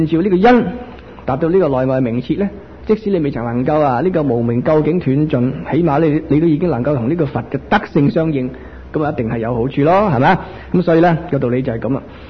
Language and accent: Cantonese; China; 咁或者可能我哋中国人呢就係特别喜欢长寿，喜欢消灾